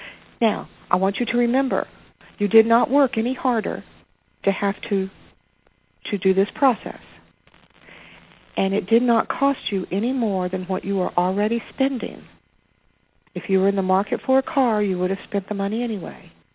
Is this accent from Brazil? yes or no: no; Arkansas, United States; I think I told you guys that I was from Arkansas. Now, Arkansas is the home of Walmart.